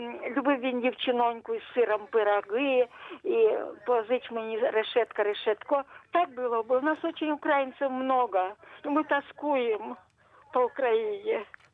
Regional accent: Ukraine; я украинка, я так тоскую по Украине

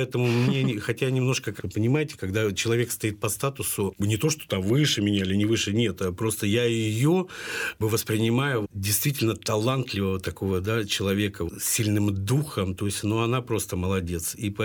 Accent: Berezniki, Perm Krai, Russia; Видите, я родился на Урале, а у нас такой был криминальный город, это город Березники.

